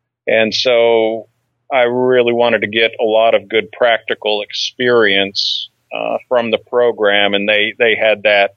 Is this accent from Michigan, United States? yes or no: yes; Michigan, United States; No, I grew up in Michigan.